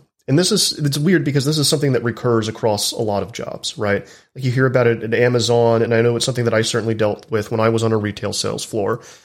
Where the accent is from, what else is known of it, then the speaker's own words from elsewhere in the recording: Texas, United States; So I'm from Texas. I still live in the South.